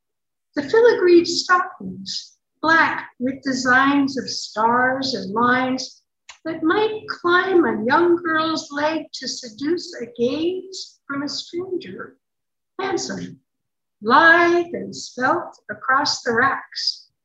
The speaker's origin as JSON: {"language": "English", "town": "Boston", "region": "Massachusetts", "country": "United States", "tie": "born or raised there", "said": "So I grew up in Boston, and one of the big stores in downtown Boston was Filene's."}